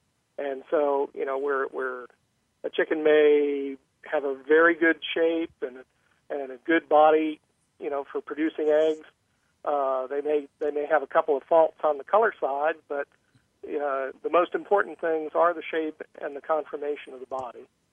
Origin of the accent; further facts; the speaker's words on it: New Jersey, United States; I grew up in New Jersey, and so Craig was a fixture way back into my younger days.